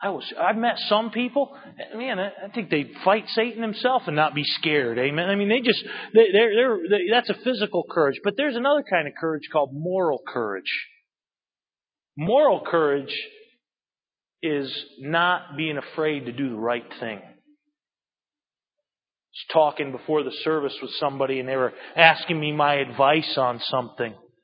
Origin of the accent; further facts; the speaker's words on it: New England, United States; We grew up in New England. We've done whale watches.